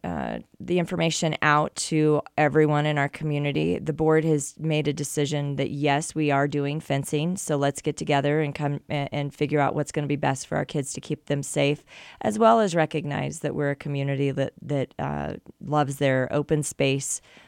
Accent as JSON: {"language": "English", "region": "Colorado", "country": "United States", "said": "Again, you know that I was originally came from Colorado"}